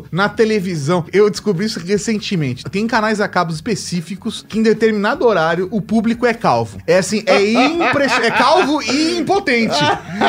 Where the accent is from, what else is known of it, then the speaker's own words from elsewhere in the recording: Brazil; como um bom brasileiro